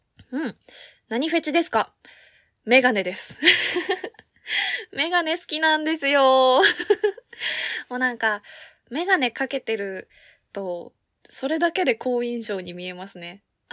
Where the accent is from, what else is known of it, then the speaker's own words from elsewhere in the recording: Saitama, Japan; 出身地、埼玉県です。生まれも育ちも埼玉になっております。